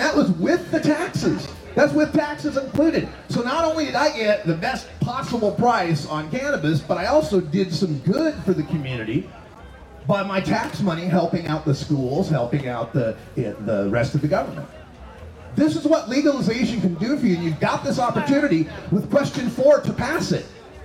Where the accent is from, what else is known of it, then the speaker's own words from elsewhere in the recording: Portland, Oregon, United States; I'm from Portland, Oregon, where marijuana is legal.